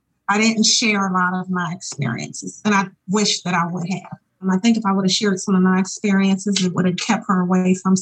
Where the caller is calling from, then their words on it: Charlotte, North Carolina, United States; Oh, I'm actually in Charlotte, North Carolina.